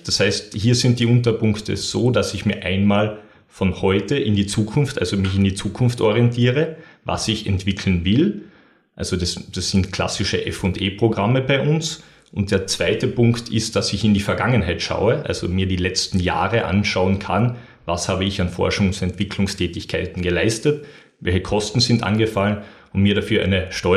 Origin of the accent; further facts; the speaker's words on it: Carinthia, Austria; moved away as an adult; now in Graz, Austria; ich selbst bin ursprünglich aus Kärnten, bin dann über Studium nach Graz gekommen